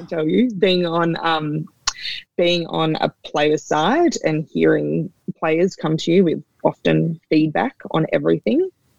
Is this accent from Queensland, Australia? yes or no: no; Sutherland Shire, New South Wales, Australia; I'm from Sutherland Shire, but with Lennon now being from Sutherland Shire